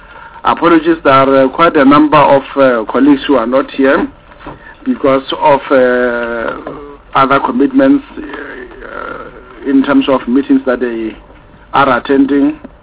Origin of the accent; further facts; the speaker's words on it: Limpopo, South Africa; Yes, that's a name, it's very difficult. I'm from Limpopo, so my...